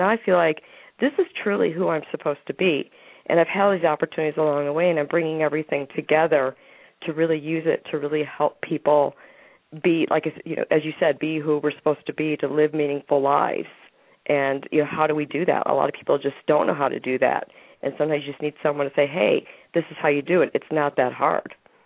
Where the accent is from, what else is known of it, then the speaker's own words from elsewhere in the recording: Naperville, Illinois, United States; I'm leaving. I'm going back to New Mexico. I grew up in Naperville, been here, went back to Naperville, and I came back.